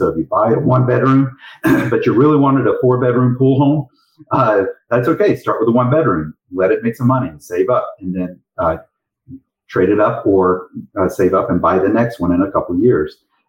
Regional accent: Mississippi, United States; Well, one is I grew up in Mississippi. And I don't say that bad.

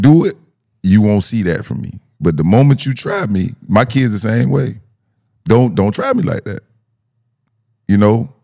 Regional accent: the South, United States; But that's the thing, growing up in the South, dog. We know that shit ain't never been subtle.

